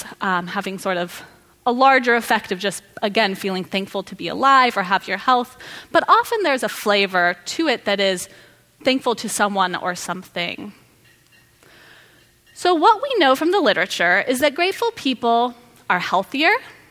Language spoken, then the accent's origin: English; California, United States; So my example is when I was a kid, I grew up in Sonoma County